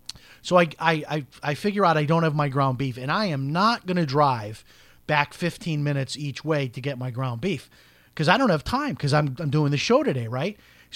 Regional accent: Chicago, Illinois, United States; Now, this when I grew up in Chicago, we used to have, you would get these big brown grocery bags.

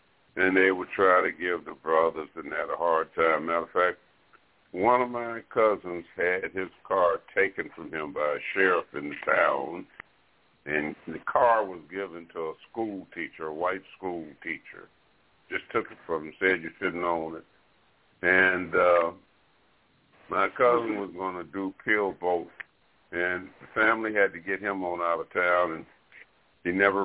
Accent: Fairhope, Alabama, United States; Like, I come from Alabama, a place called Fairhope, Alabama, and most of my relatives were brick masons and carpenters.

